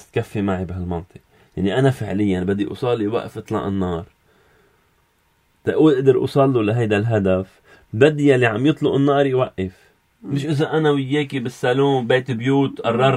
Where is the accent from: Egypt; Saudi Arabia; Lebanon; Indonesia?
Lebanon; إذا عن جد نحن كلبنانيين أمام هول الدمار والتهجير بدنا نوقف هالحرب